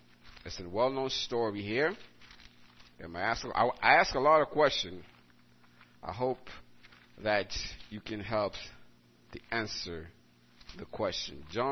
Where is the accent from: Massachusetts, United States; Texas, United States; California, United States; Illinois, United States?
Massachusetts, United States; Brockton; I'm from Brockton, Massachusetts.